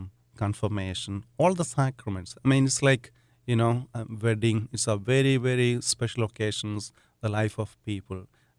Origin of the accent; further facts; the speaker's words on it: India; And for me, I think growing up in India, as Abby said, it is a blessing to move around in India.